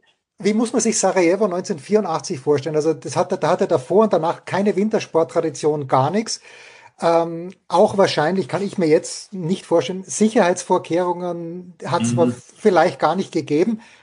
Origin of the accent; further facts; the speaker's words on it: Austria; also ich bin ja Österreicher